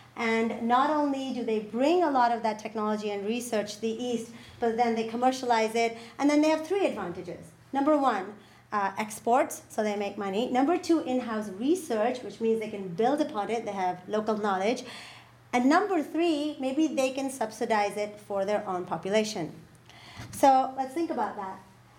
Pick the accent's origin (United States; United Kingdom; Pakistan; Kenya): Pakistan; I mean, I come from Pakistan.